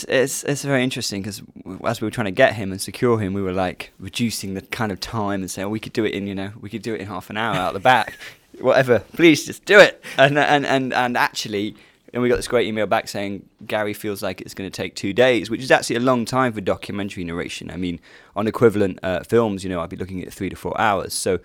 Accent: Manchester, North West England, United Kingdom; I was 16 when this World Cup happened, so I remember watching all the games, listening to the music. I was growing up in Manchester at the time.

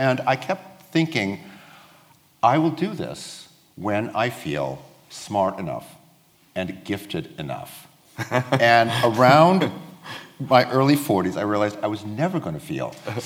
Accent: Los Angeles, California, United States; it was Mrs. Dalloway because I grew up in Los Angeles, and I was not a bookish child.

